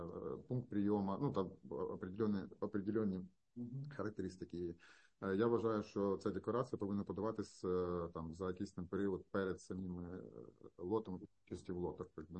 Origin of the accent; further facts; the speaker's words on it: Odesa Oblast, Ukraine; Я з Одеського регіону